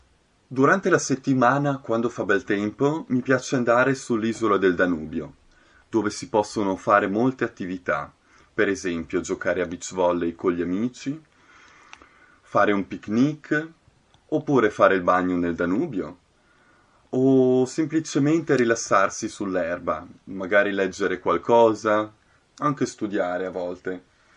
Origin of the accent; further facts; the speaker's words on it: Trento, Trentino-Alto Adige, Italy; A me piace molto la natura, anche perché sono nato a Trento, in Italia, Nord Italia. A casa mia ci sono molte montagne, tra cui le Dolomiti, che sono anche molto famose.